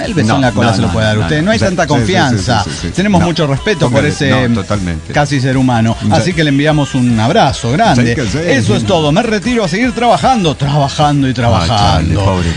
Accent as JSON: {"language": "Spanish", "region": "Santa Fe", "country": "Argentina", "lives_now": "Córdoba, Argentina", "said": "no me hagan acento cordobés porque yo soy de Santa Fe, ya lo saben."}